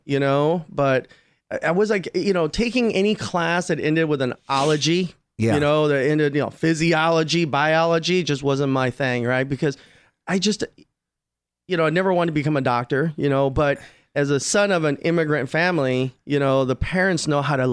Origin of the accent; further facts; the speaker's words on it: Glendale, California, United States; Yeah, I grew up in Glendale, California.